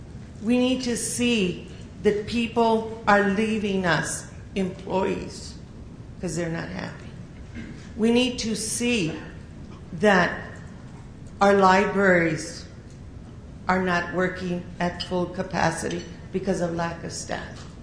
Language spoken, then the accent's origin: English; Glendale, United States; I am from Glendale. I've lived here all my life.